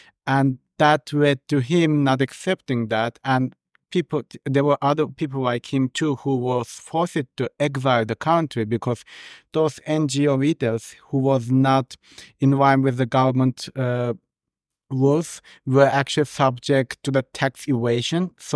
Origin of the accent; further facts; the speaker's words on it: Azerbaijan; now in Sweden; I study in Sweden, my master's degree, and I'm from Azerbaijan.